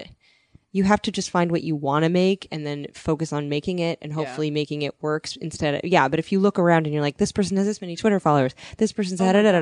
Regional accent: Missouri, United States; well, I'm from Missouri

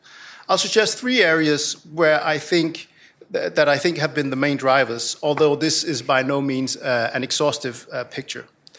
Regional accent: Denmark; In my home country, Denmark

